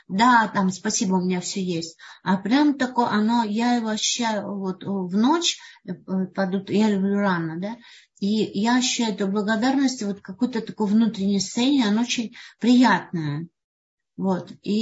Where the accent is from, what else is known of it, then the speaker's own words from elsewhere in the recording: Slovakia; now in Russia; я не в России жила, попала сюда случайно, я из Словакии.